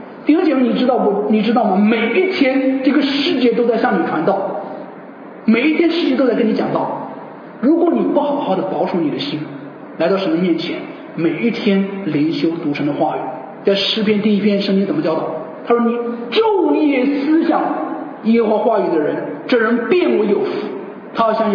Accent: Hebei, China; now in Singapore; 我是从中国来的啊，中国河北，不是湖北 OK， 而是河北啊。然后在我们家乡

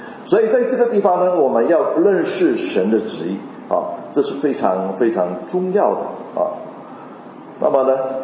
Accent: Hainan, China; 所以我也会讲广东话，但是我不是广东人，我是海南人我在客家村长大，然后我现在服侍广东的聚会

